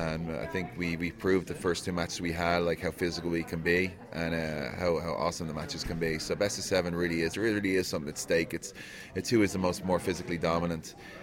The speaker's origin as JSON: {"language": "English", "country": "Ireland", "said": "I'm from Ireland. I worked in London for about a year. I worked at Canary Wharf."}